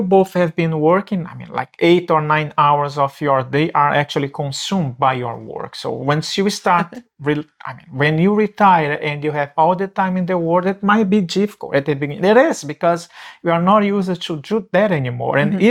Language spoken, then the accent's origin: English; Brazil; English is a second language; now in Canada; I immigrated from Brazil to Canada more than 20 years ago, and I lost the sight of those friends that I had built throughout all my life in Brazil.